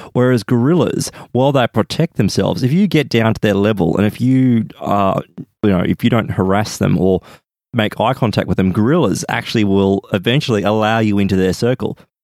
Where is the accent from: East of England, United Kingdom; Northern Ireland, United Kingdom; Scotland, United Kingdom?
Scotland, United Kingdom; Largs; All my life, I've been … from Largs, and now people think I'm Tomas from Poland. People ask, have you always stayed in Largs?